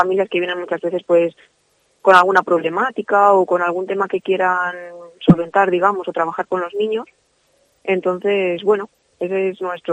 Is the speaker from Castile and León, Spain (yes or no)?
yes; Zamora, Castile and León, Spain; pues yo he sido muy zamorana, muy de mi tierra, muy de que me he querido quedar aquí desde el primer momento